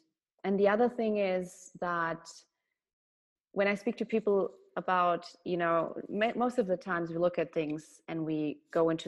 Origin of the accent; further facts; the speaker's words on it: Germany; I have migrant background, my parents are from Serbia. I was born and raised in Germany. Now I do have German citizenship, but a couple of years back I didn't.